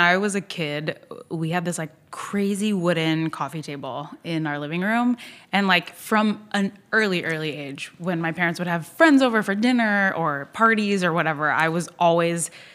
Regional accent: Norfolk, Virginia, United States; Well, I grew up in Norfolk, Virginia.

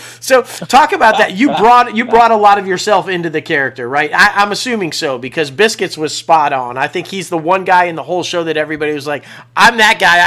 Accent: Syracuse, New York, United States; I'm from Syracuse, man. I'm like right by Canada, you know

